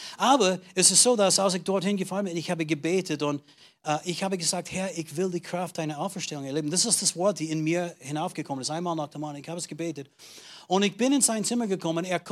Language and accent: German; Austria; Ich komme aus Österreich.